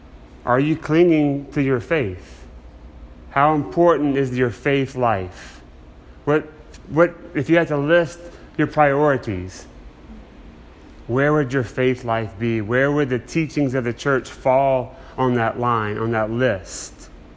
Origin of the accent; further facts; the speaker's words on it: Louisiana, United States; I grew up in South Louisiana. Just everybody I knew was Catholic.